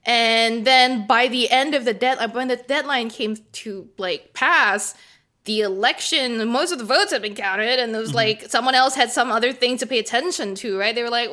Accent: Singapore; growing up in Singapore

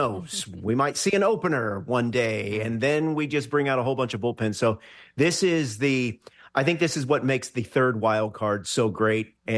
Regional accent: Houston, Texas, United States; I'm from Houston, so I'm an Astros fan.

